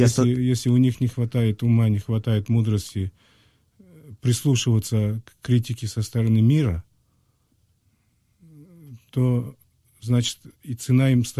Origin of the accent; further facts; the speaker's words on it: Crimea, Ukraine; Я крымский татарин, я отношусь к этому однозначно позитивно.